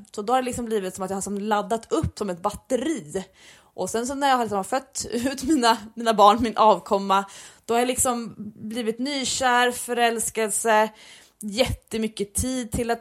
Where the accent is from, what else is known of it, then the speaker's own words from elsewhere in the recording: Sweden; now in New York, United States; Alltså gud, som svensk, att det kommer ljus på kinderna, det är ju sån kick.